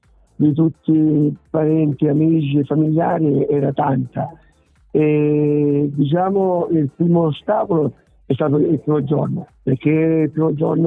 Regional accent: Francavilla Fontana, Apulia, Italy; Perché tu dove sei? Puglia. Ma quale parte della Puglia? Francavilla, gridavo. Allora si faceva meraviglia, ma non c'era parlato francavillese. Ma c'ho il cuore di Francavilla

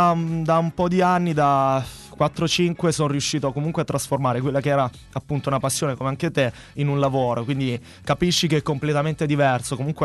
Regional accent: Apulia, Italy; Io sono salentino

